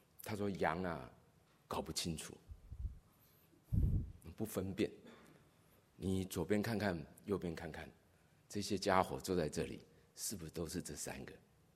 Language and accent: Chinese; New York, United States; 我从纽约来的。